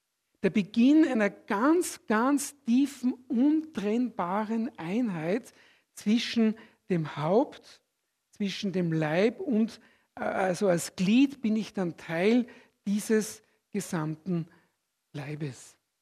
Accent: Switzerland; Das drücke ich mit dieser Aussage aus, ich bin Schweizer.

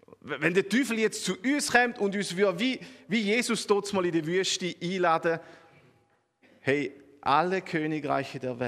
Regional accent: Switzerland; Und da sind wir Schweizer wirklich angesprochen.

